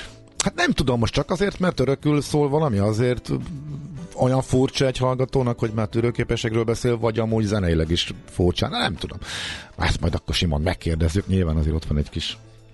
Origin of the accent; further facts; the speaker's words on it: Zala, Hungary; csak azért kérdezem, mert pont a mesztelen csiga zalaiként engem azzal mosolyogtak meg sokan